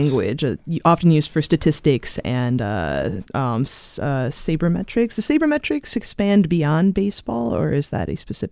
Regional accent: Saginaw, Michigan, United States; I'm from Saginaw, Michigan.

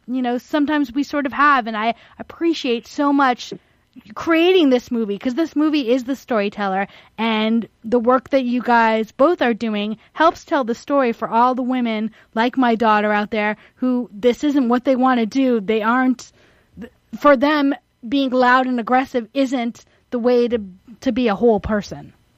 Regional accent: New York, United States; I'm also a New Yorker, so I'm just loud and pushy.

